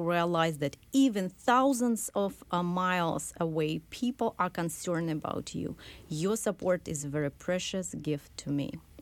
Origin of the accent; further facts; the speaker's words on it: Novosibirsk, Novosibirsk Oblast, Russia; English is a second language; moved away as an adult; now in Minnesota, United States; I'm originally from Novosibirsk, it's the capital of Siberia, and now I live and work in Minnesota in the very north of the United States. I came here 3 years ago. Now it's 5 years ago already.